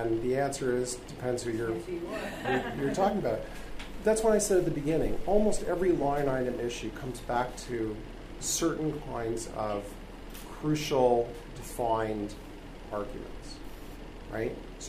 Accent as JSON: {"language": "English", "country": "Canada", "said": "I'm Canadian, by the way."}